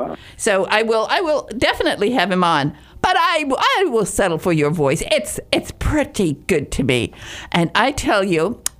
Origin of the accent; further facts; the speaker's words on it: Michigan, United States; moved away as an adult; also born or lived in England; When I moved to England, and I did, when I was 21 years old, I moved to England from Michigan.